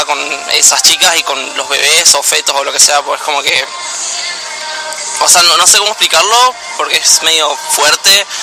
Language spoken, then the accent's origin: Spanish; Paso de los Libres, Corrientes, Argentina; Yo sí soy de acá.